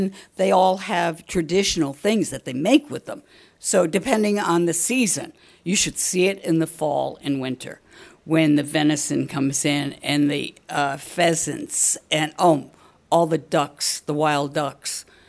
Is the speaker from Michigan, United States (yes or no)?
no; Connecticut, United States; I'm actually from Connecticut.